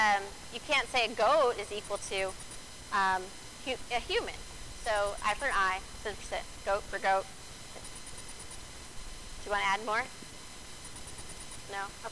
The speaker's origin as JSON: {"language": "English", "town": "Las Vegas", "region": "Nevada", "country": "United States", "tie": "born or raised there", "said": "I grew up in Vegas. These are weird analogies for some of you."}